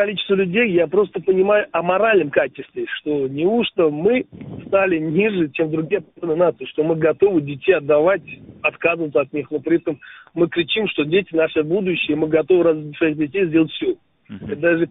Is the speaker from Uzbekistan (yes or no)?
yes; Uzbekistan; да, мы узбеки порядочные люди